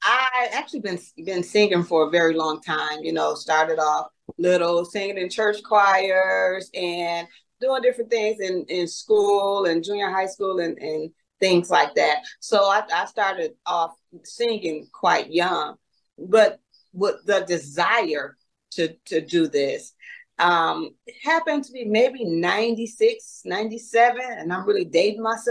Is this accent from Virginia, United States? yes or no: no; Michigan, United States; I'm originally from Michigan. And I said, no, I pass. I'm not going to California.